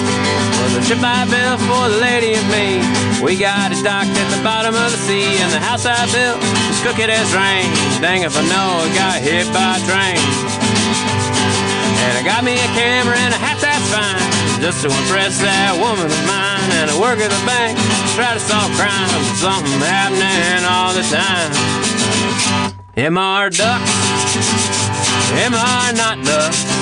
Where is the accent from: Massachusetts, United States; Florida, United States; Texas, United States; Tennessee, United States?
Tennessee, United States; Tennessee.